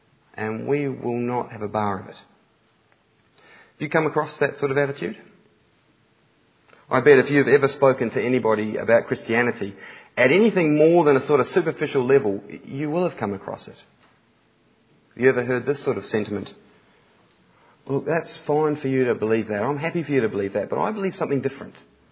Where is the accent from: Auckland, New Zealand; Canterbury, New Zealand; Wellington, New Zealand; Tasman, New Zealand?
Canterbury, New Zealand; accent: hint of Australian; I may have a hint of an Australian accent, I am not Australian. This is my home. This is where I'm from. This is where I have grown up. And if it were possible, I'd never leave here.